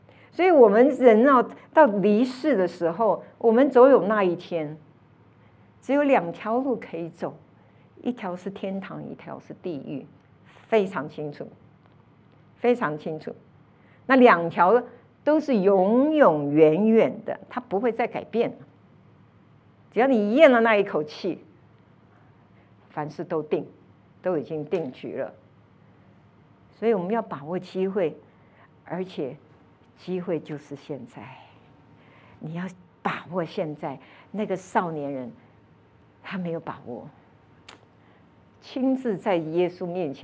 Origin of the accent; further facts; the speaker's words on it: Taiwan; 我们台湾人有一个笑话